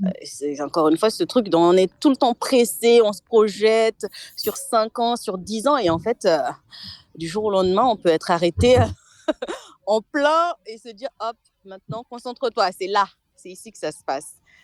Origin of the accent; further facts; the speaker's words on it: Madagascar; now in France; je suis née à Madagascar, j'ai grandi au sein d'une famille de fratrie, voilà, avec des oncles, des tantes, voilà. Et puis, une partie de ma vie, j'étais sur Tamatav, au sein de ma famille adoptive.